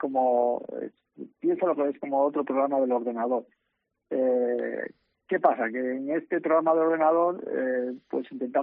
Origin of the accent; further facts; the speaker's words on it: Galicia, Spain; como yo, siendo gallego, ¿no? Pues he trabajado en Galicia durante muchos años